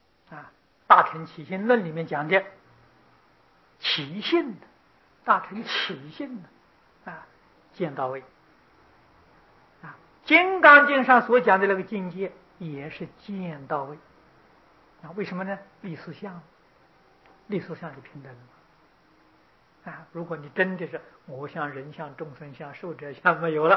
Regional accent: China; 我们中国人讲七情五欲

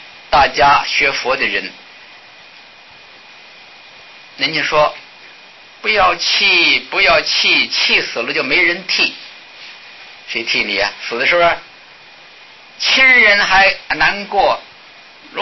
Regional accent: North China, China; 我们小的时候在北方就听说这个事情

